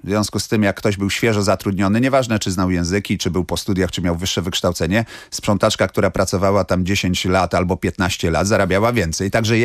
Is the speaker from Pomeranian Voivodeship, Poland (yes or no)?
yes; Gdańsk, Pomeranian Voivodeship, Poland; ale całe życie na Przymorze, także ja jestem całe życie z Gdańska, jestem tutaj, ale jestem taki, ja bym powiedział, nie takim szowinistą gdańskim, tylko takim trójmiejskim, pomorskim patriotą.